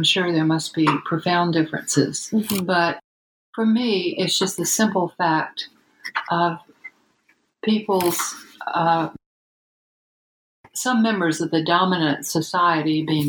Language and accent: English; the South, United States; I came to this passion because of growing up in the South and experiencing racial discrimination on such a huge scale of African Americans being badly treated.